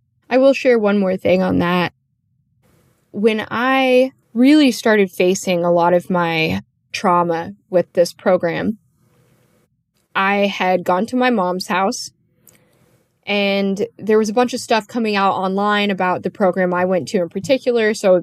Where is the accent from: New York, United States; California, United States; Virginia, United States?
California, United States; I grew up in California. So I feel like that's a prerequisite to growing up in California is you get kind of exposed to that culture.